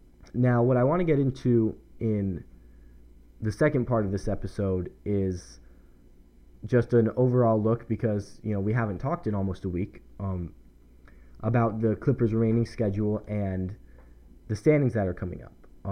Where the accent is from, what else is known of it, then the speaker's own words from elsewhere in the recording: Santa Clarita, California, United States; Santa Clarita is my hometown, the suburb of Los Angeles